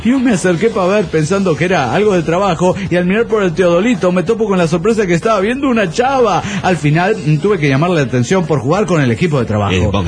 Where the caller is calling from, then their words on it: Chihuahua, Mexico; de Chihuahua.